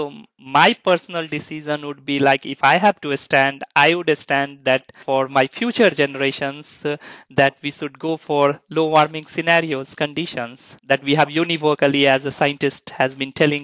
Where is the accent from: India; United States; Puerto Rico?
India; English is a second language; Like I come from India, basically, and there is a hotter weather.